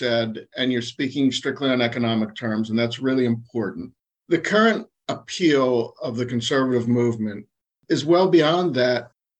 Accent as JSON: {"language": "English", "town": "Philadelphia", "region": "Pennsylvania", "country": "United States", "tie": "born or raised there", "said": "so I grew up in newspapers in Philadelphia"}